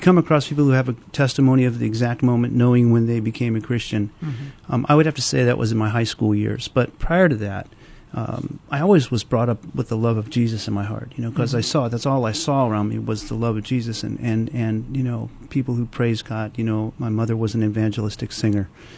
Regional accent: Dayton, Ohio, United States; moved away; also born or lived in Hollywood, Florida; Well, I was born in Florida, Hollywood, Florida. Mm-hmm. And I was, after a couple years, we moved to Ohio to live in Dayton. So I was raised, large part of my life was in Dayton, Ohio.

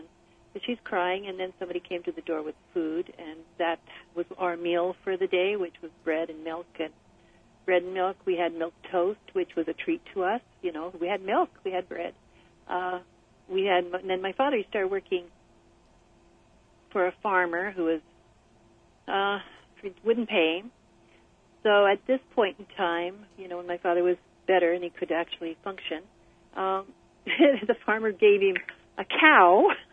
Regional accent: Oregon, United States; also born or lived in Idaho; I grew up in the state of Idaho and then the state of Oregon. I was born in Idaho, and when I was in about third grade, we moved to Oregon, and I consider that my home because that's where I went to high school.

